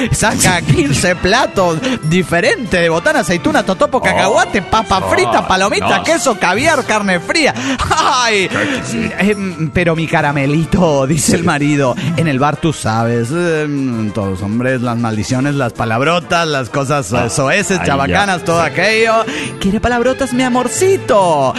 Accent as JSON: {"language": "Spanish", "town": "Hermosillo", "region": "Sonora", "country": "Mexico", "said": "de Hermosillo, Sonora, México."}